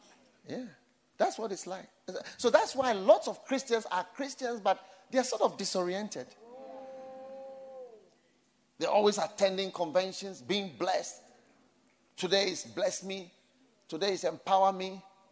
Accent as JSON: {"language": "English", "country": "Ghana", "said": "but I'm from Ghana"}